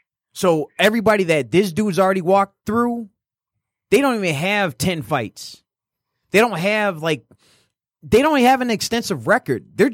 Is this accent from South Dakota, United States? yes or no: no; Detroit, Michigan, United States; I came from Detroit, born and raised.